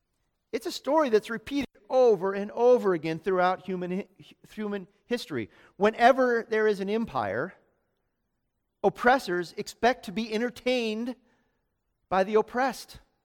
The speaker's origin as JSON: {"language": "English", "country": "United States", "said": "I am an American who lives in a part of the United States that is a literal empire."}